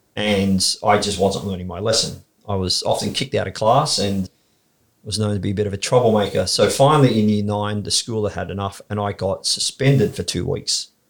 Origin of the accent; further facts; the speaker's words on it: Gosford, New South Wales, Australia; also born or lived in Newcastle; So I was born in Gosford. So we spent the first 12 years of my life on the Central Coast. Then we went to Newcastle for a couple of years.